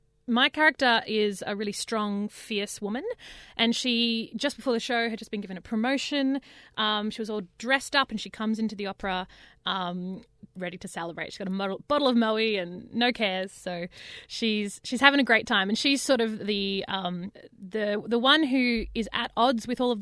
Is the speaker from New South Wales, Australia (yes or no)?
yes; Parkes, New South Wales, Australia; So I grew up on a farm, a really big farm out in Parkes, which is central west New South Wales. It's about 6 hours from Sydney. And I grew up on the farm.